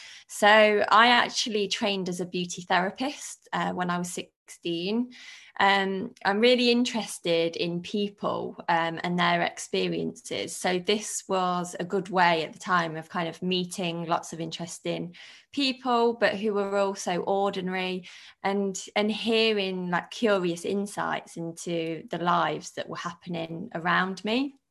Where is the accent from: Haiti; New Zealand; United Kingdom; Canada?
United Kingdom; Leicester, East Midlands; from a working class background and went to a really deprived inner city school in Leicester, which is my hometown.